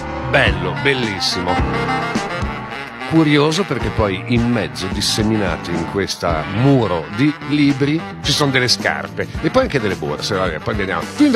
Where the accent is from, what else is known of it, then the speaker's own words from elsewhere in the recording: Varese, Lombardy, Italy; Ma guardi, io sono di Varese, però so che è qua vicino